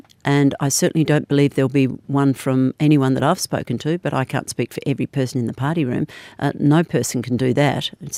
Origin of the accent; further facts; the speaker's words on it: Western Australia, Australia; if you'll excuse me putting in a vote for my home state.